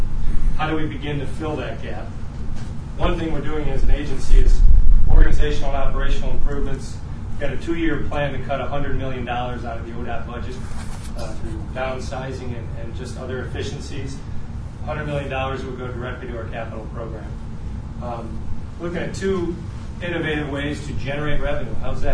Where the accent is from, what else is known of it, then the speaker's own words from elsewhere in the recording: Cleveland, Ohio, United States; since I am from Cleveland, I can only think of the Interbelt Bridge